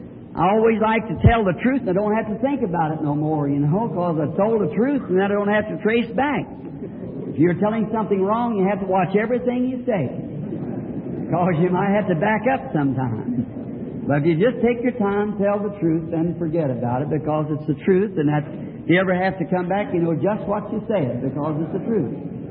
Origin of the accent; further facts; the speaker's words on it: the South, United States; born there; I'm a Southerner by birth